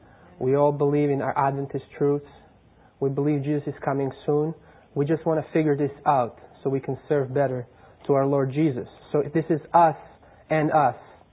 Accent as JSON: {"language": "English", "country": "Croatia", "said": "I'm from Croatia, but I'm a student at Andrews University, where I'm finishing my doctoral dissertation."}